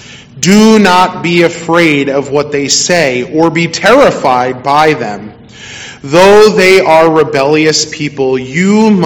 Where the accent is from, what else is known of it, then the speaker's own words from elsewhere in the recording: New Jersey, United States; I grew up in New Jersey. Don't hold that against me.